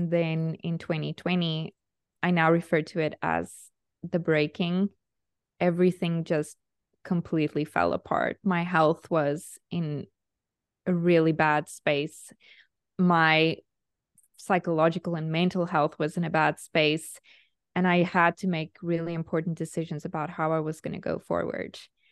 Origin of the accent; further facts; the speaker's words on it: South Africa; now in Portugal; I'm South African, but we live in Portugal. So right now I'm in Portugal.